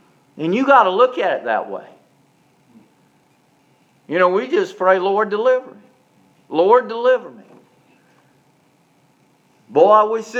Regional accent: Charleston, South Carolina, United States; Tell I'm from Charleston.

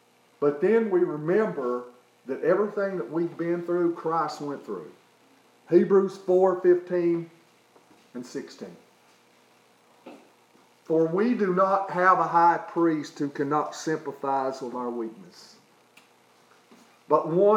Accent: Tennessee, United States; I grew up in East Tennessee, and there was a family there.

